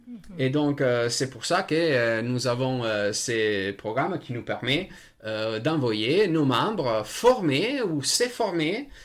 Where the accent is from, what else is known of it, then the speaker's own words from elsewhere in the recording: Italy; first language Italian; French is a second language; aussi me remettre à l'enseignement des langues avec un cours d'italien, ma langue maternelle, que j'ai livré dans un festival espérantiste.